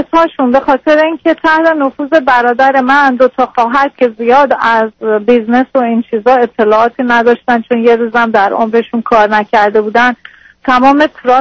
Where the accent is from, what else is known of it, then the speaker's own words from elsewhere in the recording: Iran; moved away as an adult; وقتی که از ایران در اومدم